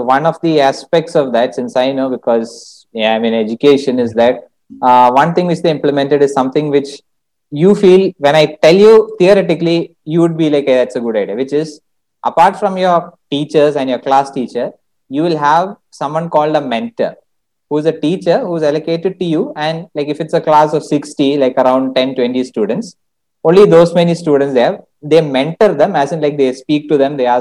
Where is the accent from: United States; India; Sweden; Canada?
India; Kerala; first language Malayalam; English is a second language; people will identify you as a Kannadiga or me as a Malayali.